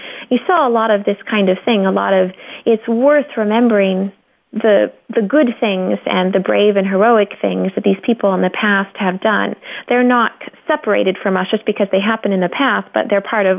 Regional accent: California, United States; I grew up in California, and even just a building made out of brick was kind of impressive.

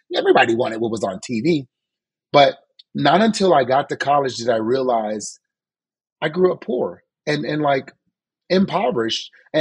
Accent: the South, United States

